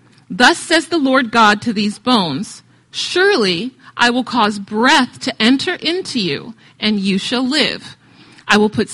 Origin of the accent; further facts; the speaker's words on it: New York, United States; but I'm from New York, so I talk fast.